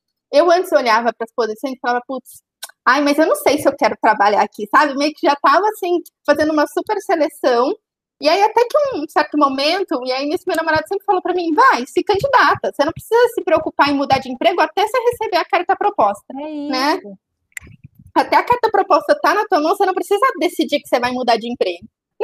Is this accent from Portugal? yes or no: no; São Paulo, Brazil; porque eu também não sou aqui de São Paulo, né? Eu sou do interior de São Paulo.